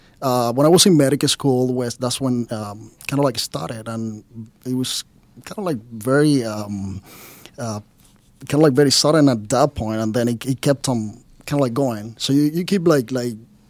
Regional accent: Cuba; English is a second language; moved away as an adult; now in United States; Well, so I was born in Cuba, came over to the States when I was 25.

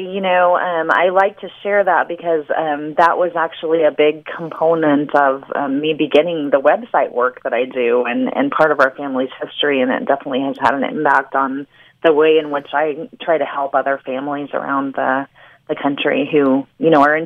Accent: Fort Wayne, Indiana, United States; born there; I was born in Fort Wayne, Indiana, not too far away from you

